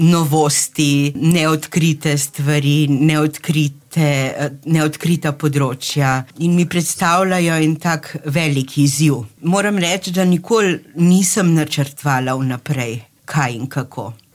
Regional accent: Ljubljana, Central Slovenia, Slovenia; born there; Rojena sem v Ljubljani, v centru Ljubljane, zraven radija televizije.

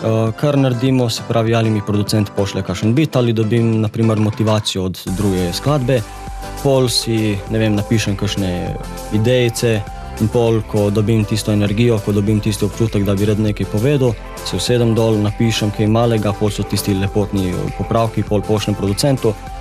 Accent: Pivka, Littoral–Inner Carniola, Slovenia; prihajam iz Pivke, sem mlad glasbenik

